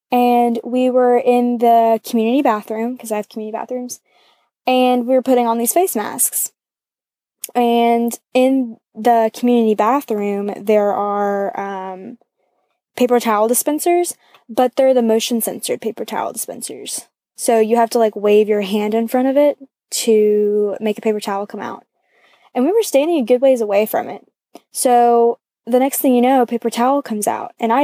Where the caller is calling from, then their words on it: Athens, Georgia, United States; I'm calling from Athens, Georgia.